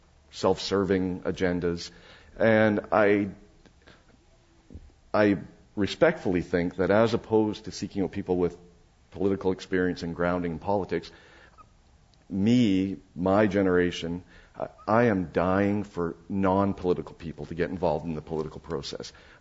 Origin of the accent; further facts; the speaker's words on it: Canada; now in United States; I'm a Canadian, although I'm a U.S. resident, I'm a Canadian